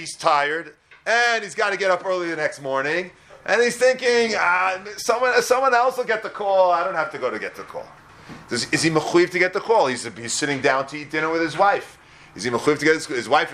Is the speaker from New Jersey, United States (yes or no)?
yes; Teaneck, New Jersey, United States; I grew up in Teaneck, New Jersey.